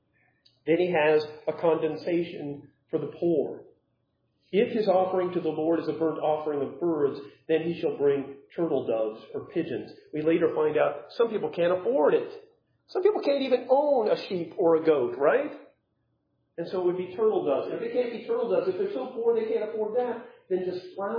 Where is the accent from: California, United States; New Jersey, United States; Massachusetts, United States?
California, United States; I'm from California.